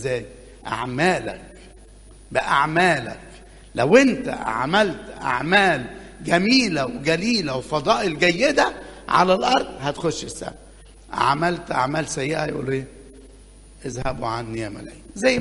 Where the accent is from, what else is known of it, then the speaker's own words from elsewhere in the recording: Upper Egypt, Egypt; زي ما بيقولوا عندنا في الصعيد بنظبطه